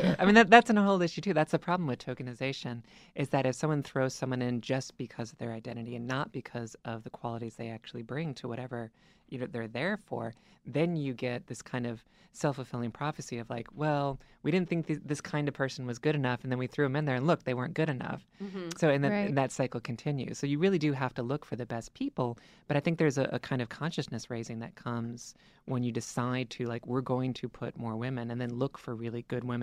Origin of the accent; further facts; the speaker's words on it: the South, United States; I'm from the South. Like, my family's in North Carolina and Mississippi. So I was going home to North Carolina right during the height of HB2